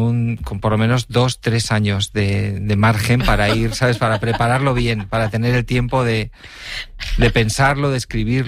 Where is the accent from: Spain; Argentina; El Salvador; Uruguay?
Spain; Villacarriedo, Cantabria; he estado en las fiestas de mi pueblo, en Villacarrido, también hace una semana, en la romería